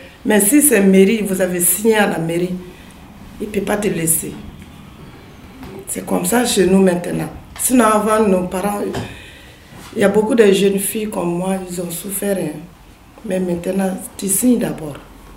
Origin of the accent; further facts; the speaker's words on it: Mali; Chez nous, au Mali